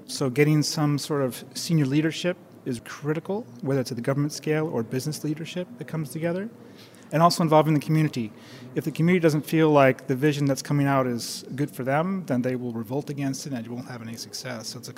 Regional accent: Chicago, Illinois, United States; I grew up in Chicago, make no small plans.

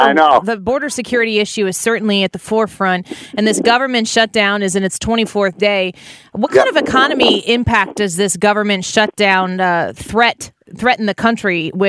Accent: Illinois, United States; I mean, I'm born and raised in Illinois. And I commute to Missouri every day.

